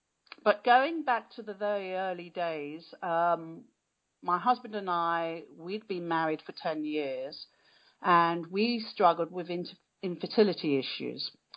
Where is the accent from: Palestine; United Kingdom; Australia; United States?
United Kingdom; London; born there; now in Surrey, United Kingdom; I'm actually from the UK, and I was born in London. I live in Surrey, which is not far from the centre of London either. It's very green where I live.